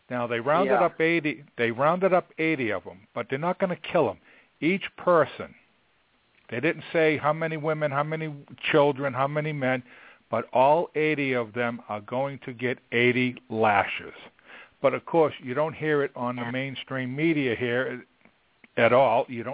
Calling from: Boston, Massachusetts, United States; I'm calling from Boston

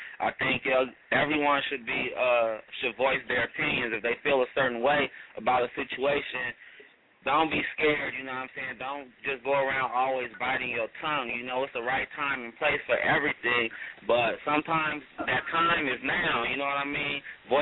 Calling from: Los Angeles, California, United States; Yeah, I'm calling out here in Los Angeles, California, 323 in the building.

